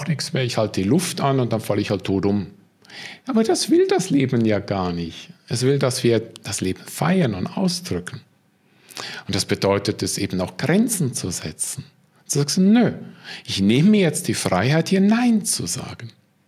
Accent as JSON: {"language": "German", "country": "Switzerland", "said": "ich bin Schweizer."}